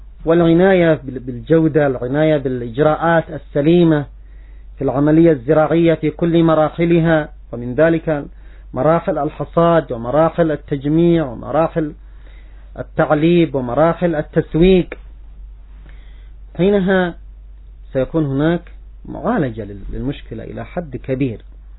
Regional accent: Yemen; عندنا في اليمن كذلك تتسع بلدنا، يتسع لأعداد هائلة جدا

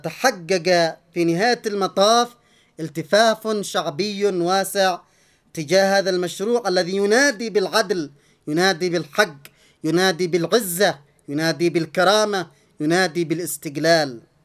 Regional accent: Yemen; منها بلدنا اليمن هو مستهدف أيضا في المقام الأول

